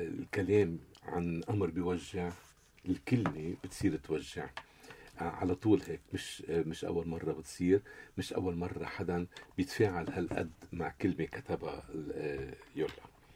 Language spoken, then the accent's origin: Arabic; Lebanon; نحن كلبنانيين